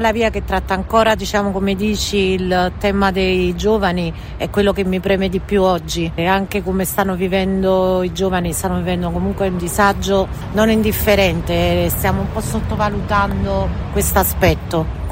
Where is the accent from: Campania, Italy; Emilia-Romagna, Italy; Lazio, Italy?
Campania, Italy; non conoscevo l'old school napoletana, essendo napoletana